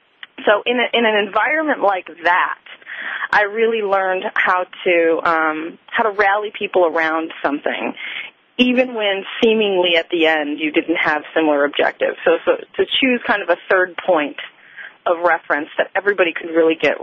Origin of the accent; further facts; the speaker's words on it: Michigan, United States; I mean, I grew up in Michigan. I'm from the Midwest.